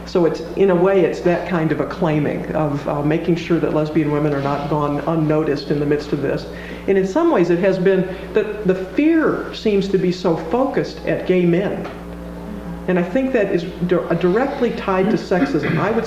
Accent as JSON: {"language": "English", "region": "Deep South", "country": "United States", "tie": "born or raised there", "said": "I grew up in the Deep South where the term lesbian carries that negative connotation that you're speaking of, but I've lived now for 20 years in the Midwest where it does not."}